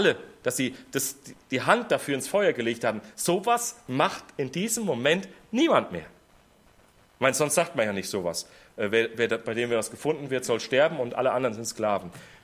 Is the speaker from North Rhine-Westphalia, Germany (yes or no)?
yes; North Rhine-Westphalia, Germany; War früher im Siegerland, wo ich herkomme